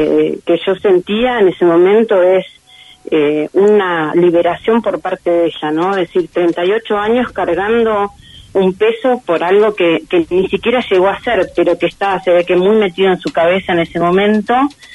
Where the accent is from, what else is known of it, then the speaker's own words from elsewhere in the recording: Esquel, Chubut, Argentina; born there; ¿por qué yo nací en Esquel y el resto nació en Buenos Aires?